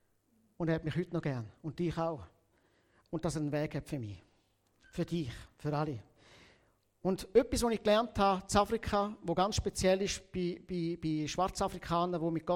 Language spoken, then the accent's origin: German; Rwanda; nach und nach in Ruanda, wo ich aufgewachsen bin